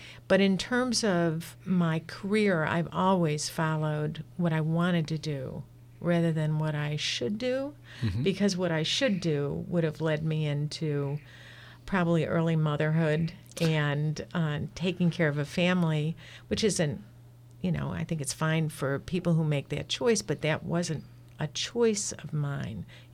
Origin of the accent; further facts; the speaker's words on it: Buffalo, New York, United States; I came from Buffalo, New York, where the snows may be higher than in Michigan.